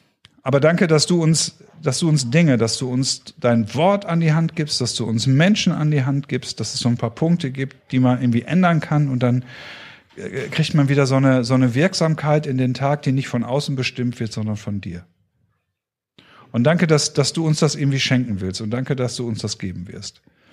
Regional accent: Northern Germany, Germany; born there; aber als geborener Norddeutscher morgens noch nicht so redebereit

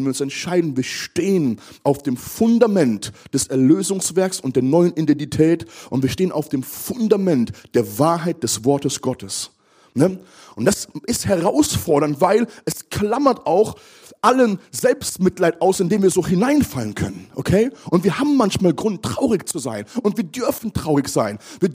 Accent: Germany; born there; und ich zähle mich mit dazu, ich bin hier in Deutschland geboren, dann kommen wir manchmal so mit unserer deutschen Demut.

